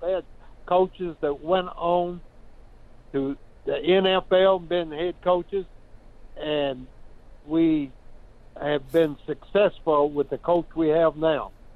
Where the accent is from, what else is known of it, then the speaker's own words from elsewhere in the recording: Kentucky, United States; I want to tell you I'm from Kentucky. I'm a big Kentucky fan.